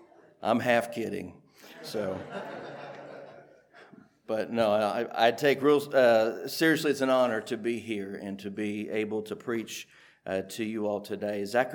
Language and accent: English; Evansville, Indiana, United States; I grew up in Evansville, so don't hold that against me too much